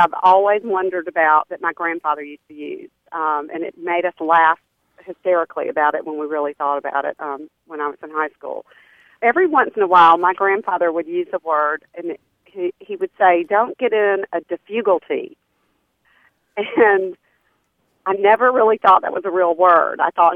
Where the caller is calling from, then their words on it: Dothan, Alabama, United States; I'm calling from Alabama.